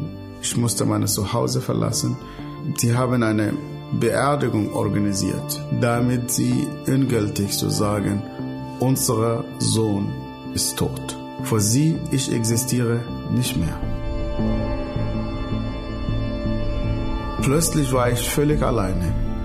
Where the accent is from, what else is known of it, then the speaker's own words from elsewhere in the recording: Northern, Sudan; Ich komme ursprünglich aus dem Nordsudan, aufgewachsen in einer Wüstenmetropole, in einer sehr, sehr großen Familie.